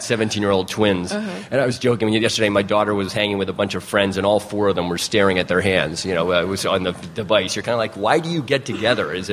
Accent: Portola Valley, California, United States; someone from my hometown of Portola Valley there, that is interesting to me.

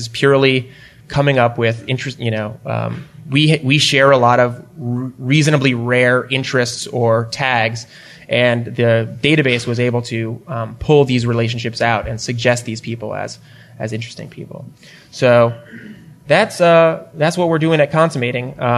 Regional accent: Maryland, United States; This is my best friend from when I grew up in Maryland.

